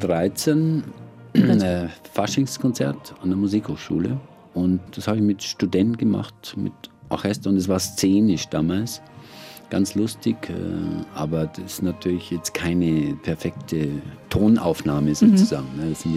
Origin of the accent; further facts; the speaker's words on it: Kareth, Bavaria, Germany; also da in Karet, wo ich herkomme